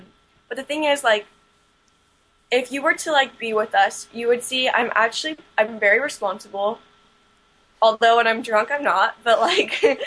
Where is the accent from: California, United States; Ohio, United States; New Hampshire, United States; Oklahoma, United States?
California, United States; Sacramento; also born or lived in Auburn; I grew up in Sacramento. Okay, so I was in Auburn and Sacramento.